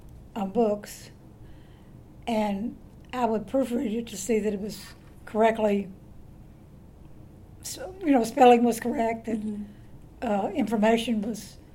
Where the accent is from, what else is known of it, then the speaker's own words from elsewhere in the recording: Louisville, Kentucky, United States; born there; I was born in Louisville, Kentucky, and my husband got his first teaching job, first and only teaching job here.